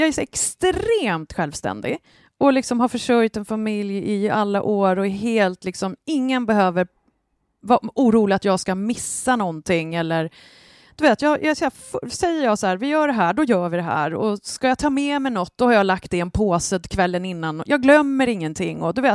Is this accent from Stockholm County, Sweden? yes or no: yes; Stockholm, Stockholm County, Sweden; Alla kommer hata mig, men det gör inget, för jag är en vidrig stockholmare.